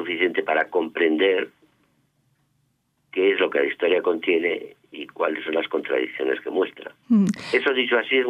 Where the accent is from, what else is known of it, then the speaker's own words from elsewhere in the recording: Spain; he sido crítico con mi país constantemente, pero yo soy muy español